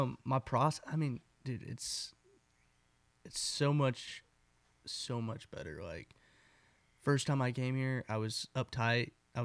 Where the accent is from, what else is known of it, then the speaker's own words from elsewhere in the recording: Midwest, United States; I like the alliteration between the two words, and I'm from the Midwest, and I was like, this makes sense.